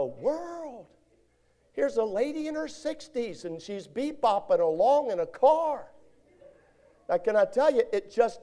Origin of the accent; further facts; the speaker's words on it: Hampstead, Maryland, United States; I was raised in Hampstead, Maryland, and worked on a ranch for a little while